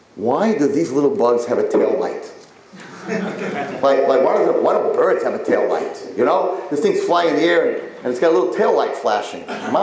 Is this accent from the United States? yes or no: yes; Muncie, Indiana, United States; So I grew up in Muncie.